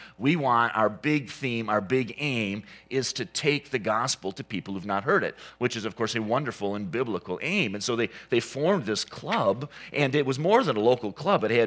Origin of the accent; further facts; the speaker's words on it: Saginaw, Michigan, United States; The church that I grew up in Saginaw was founded by people who later became missionaries